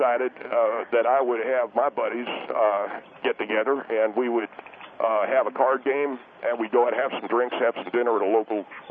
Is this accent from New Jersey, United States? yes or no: no; Knoxville, Tennessee, United States; Because where I'm from in Tennessee, I come from Knoxville, Tennessee, and we had two or three different reservoirs that we used to fish bluegill.